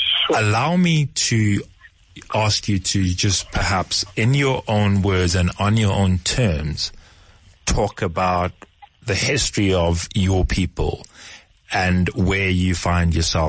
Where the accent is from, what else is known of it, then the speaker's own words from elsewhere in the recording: South Africa; the history of us as a South African people